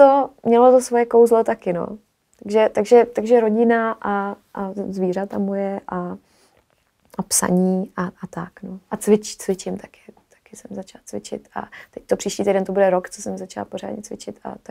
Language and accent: Czech; Prague, Czechia; a říkám, že jsem muzikantka a z Prahy a tohle.